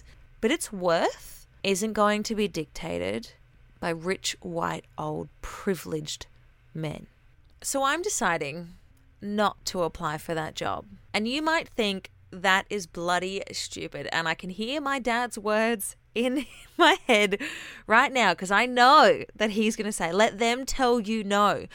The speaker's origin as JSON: {"language": "English", "country": "Australia", "said": "I'm Aussie"}